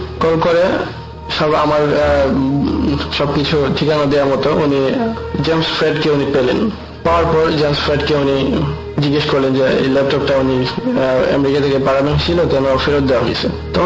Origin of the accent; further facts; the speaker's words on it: Brahmanbaria, Chittagong Division, Bangladesh; now in United States; আমি এখানে এটা স্টেট ইউনিভার্সিটিতে পড়াশোনা করতেছি, আমার গ্রামের বাড়ি ব্রাহ্মণবাড়িয়াতে।